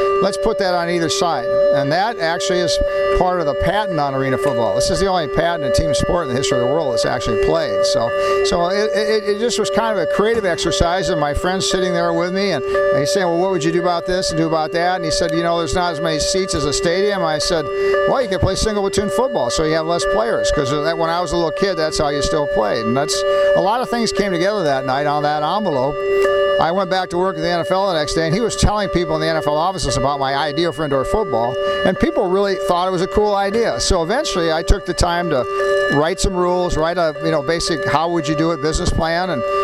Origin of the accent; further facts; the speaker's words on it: Iowa, United States; because I grew up in Iowa. We didn't have a lot of soccer back in the day.